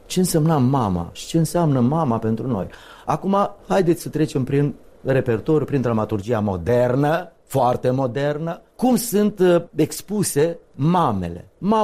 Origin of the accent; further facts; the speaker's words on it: Romania; că noi suntem români, că noi suntem o națiune care cu demnitate.